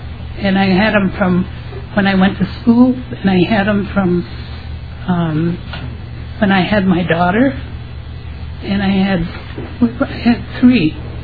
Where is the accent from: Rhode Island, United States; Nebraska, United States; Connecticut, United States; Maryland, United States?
Nebraska, United States; born there; I was born at home. It was never recorded. And I got in touch with people in Lincoln, Nebraska. I was born in Nebraska.